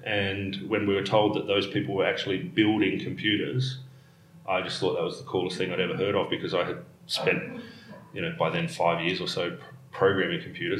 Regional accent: South Australia, Australia; our country school in South Australia, so I grew up in South Australia, country school

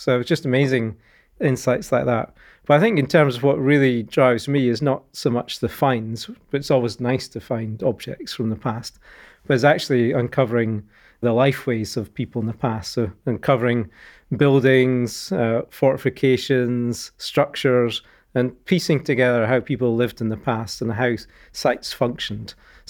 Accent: Scotland, United Kingdom; I'm from Northeast Scotland originally.

